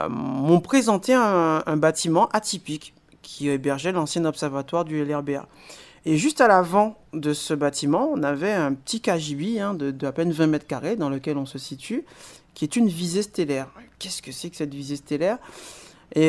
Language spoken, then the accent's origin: French; Guadeloupe, France; comme je suis guadeloupéen